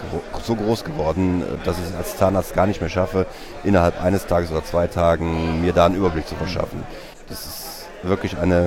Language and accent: German; Cologne, North Rhine-Westphalia, Germany; Ich als Kölner muss natürlich sagen, es ist eine der schönsten Städte.